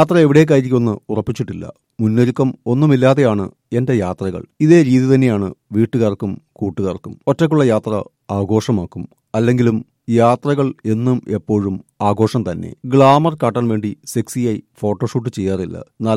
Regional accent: Mumbai, Maharashtra, India; Malayalam is a second language; മുംബൈയിൽ ജനിച്ചു വളർന്ന പാതി മലയാളി പെണ്ണാണ് ഞാൻ. നീനയിൽ അഭിനയിക്കുമ്പോൾ എന്റെ മലയാള പത്രം നല്ലതല്ല, എന്നിട്ടും മലയാള സിനിമയിൽ അഭിനയിക്കാൻ കഴിഞ്ഞു.

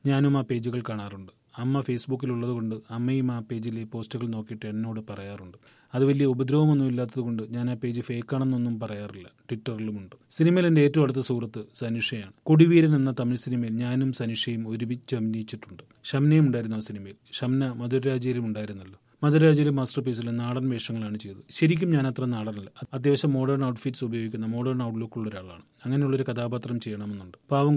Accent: Kasaragod, Kerala, India; ഞാൻ കാസർഗോഡുകാരിയായതും ഒരു കാരണമാകാം. കാസർഗോഡിന് പകരം എറണാകുളത്തായിരുന്നു സെറ്റിൽ ചെയ്തിരുന്നതെങ്കിൽ സിനിമാ മേഖലയുമായി കുറച്ചുകൂടെ അടുപ്പമുണ്ടായേനെ.

